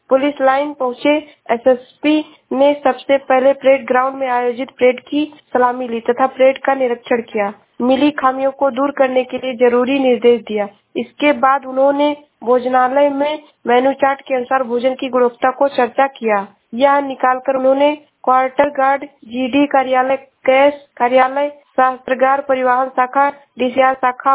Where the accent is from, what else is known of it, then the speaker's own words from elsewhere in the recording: Shravasti, Uttar Pradesh, India; मैं जिला श्रावस्ती से हूँ।